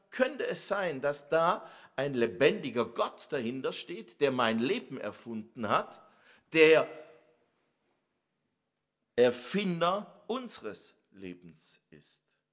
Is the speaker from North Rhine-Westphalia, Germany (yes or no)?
no; Baden-Württemberg, Germany; Ich lebe mit meiner Frau in einem kleinen Ort am Rande vom Nordschwarzwald. Und als ich noch ein Stöpke war, ich bin in dem Ort aufgewachsen, da lebten wir am Rande des Ortes.